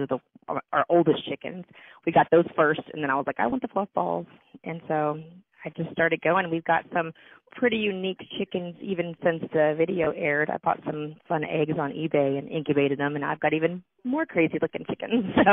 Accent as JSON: {"language": "English", "town": "New Orleans", "region": "Louisiana", "country": "United States", "moved": "as an adult", "lives_now": "White Settlement, United States", "said": "I'm a city girl. I've been a city girl forever. I'm from New Orleans, and I lived right in the middle of everything there. But we grew up coming to Texas every Christmas, every Easter, everything."}